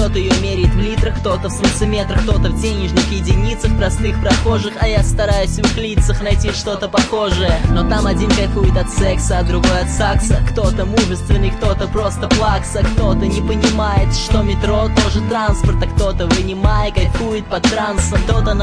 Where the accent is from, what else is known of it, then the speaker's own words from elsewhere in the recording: Samara, Samara Oblast, Russia; Я из Самары, старого города.